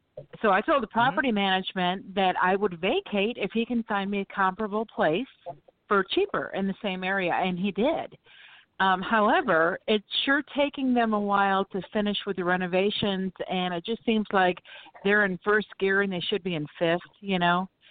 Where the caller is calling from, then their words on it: Florida, United States; I'm calling from Florida.